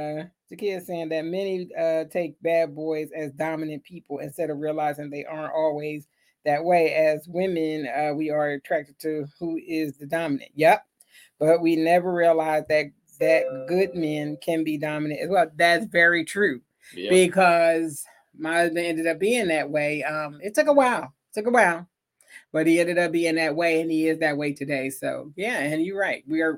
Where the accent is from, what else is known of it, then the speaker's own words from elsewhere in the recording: Philadelphia, Pennsylvania, United States; growing up in Philly, that's all you pretty much seen.